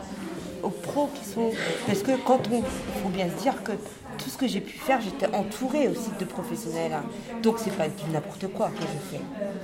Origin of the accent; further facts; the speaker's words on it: Brest, Brittany, France; c'est ma ville d'origine. Je suis née à Brest, je viens de Brest. Je suis fière d'être brestoise.